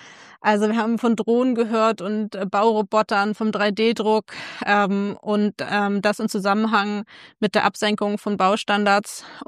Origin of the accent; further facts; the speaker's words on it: Kiel, Schleswig-Holstein, Germany; hier in meiner Heimatstadt in Kiel